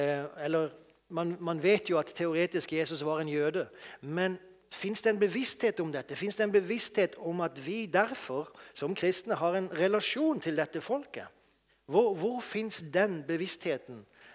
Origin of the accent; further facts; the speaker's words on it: Mandal, Agder, Norway; Jeg kommer fra Mandal, og en mil fra Mandal har vi Vigeland.